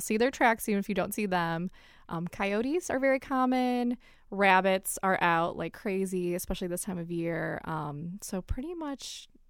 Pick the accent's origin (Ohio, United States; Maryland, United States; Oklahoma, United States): Ohio, United States; Cleveland; I'm from Cleveland originally, so I love Cuyahoga Valley National Park.